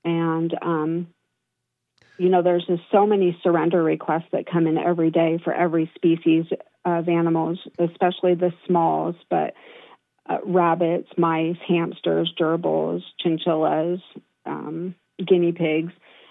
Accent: California, United States; Oh, I grew up pretty much all over California.

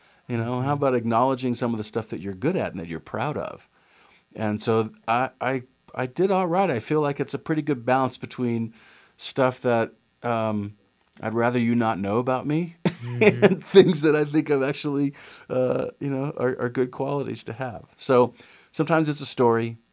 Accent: Austin, Texas, United States; I grew up in Austin. I still have friends that live in Austin

